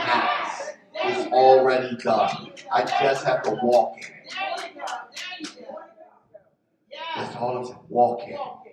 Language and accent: English; Philadelphia, Pennsylvania, United States; although I talk about I'm the boy from Philly, right? I love my hometown, right, to a degree, but I love God more.